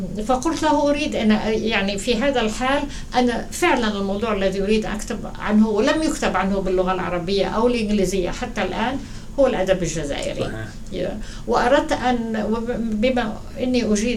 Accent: Egypt; also born or lived in Palestine; now in United States; عندي الإنسان طبعا الجنسية الفلسطينية أو الانتماء الفلسطيني فوق كل شيء لكن أيضا كبرت في مصر

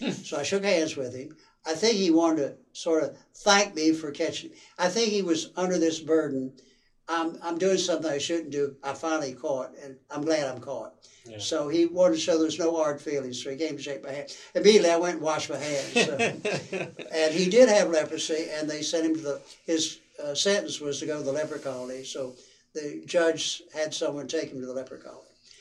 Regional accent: Trenton, New Jersey, United States; The young people that I grew up with in Trenton

